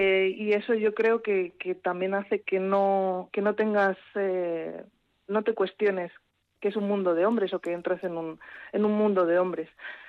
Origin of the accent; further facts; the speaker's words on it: Madrid, Community of Madrid, Spain; also born or lived in Tolosa; Es verdad que soy criada en Madrid, pero nací en Tolosa.